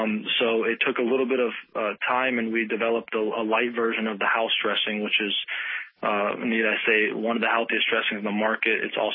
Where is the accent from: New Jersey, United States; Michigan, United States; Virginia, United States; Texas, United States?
New Jersey, United States; Paterson; born there; I can't say I grew up there. I was born there and I lived there for a few years, and I was born in Patterson.